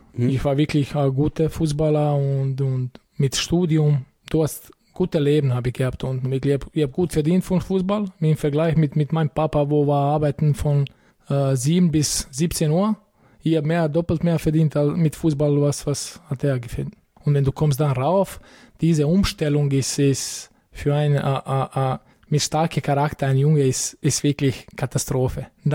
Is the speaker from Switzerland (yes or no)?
no; Srebrenica, Republika Srpska, Bosnia & Herzegovina; German is a second language; In kleiner Stadt Srebrenica.